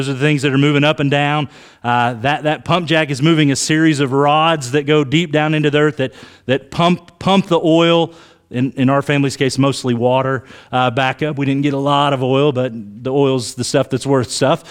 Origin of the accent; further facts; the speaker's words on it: Oklahoma, United States; I grew up in Oklahoma. We didn't have sheep there back then. A lot of cattle, been around a lot of cattle.